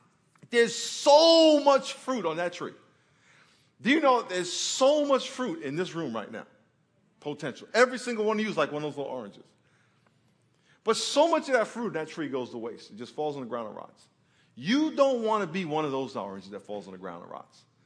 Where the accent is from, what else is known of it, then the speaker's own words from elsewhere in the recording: New York, United States; You know, I grew up in New York. We don't have orange trees.